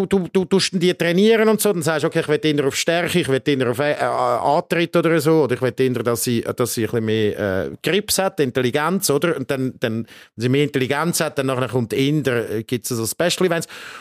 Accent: Switzerland; bei uns in der Schweiz

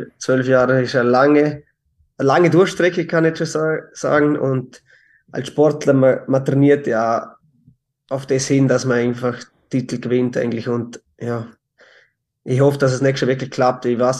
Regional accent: Austria; ich bin halt doch ein Österreicher

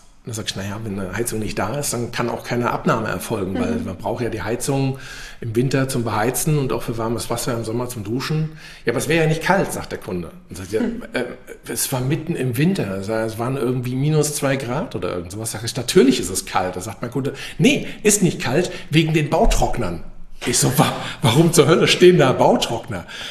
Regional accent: Wiesbaden, Hesse, Germany; ich bin aus Wiesbaden hier.

